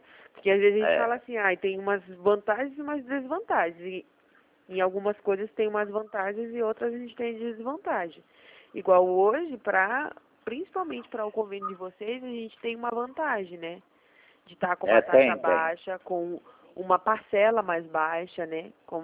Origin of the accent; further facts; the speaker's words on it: Pará, Brazil; Ah, é? Eu sou do Pará.